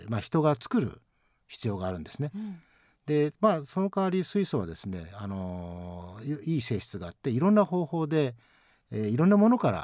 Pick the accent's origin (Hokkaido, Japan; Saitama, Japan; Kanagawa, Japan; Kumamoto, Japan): Kanagawa, Japan; now in Yamanashi, Japan; いや、すいません、私は神奈川なんですけれども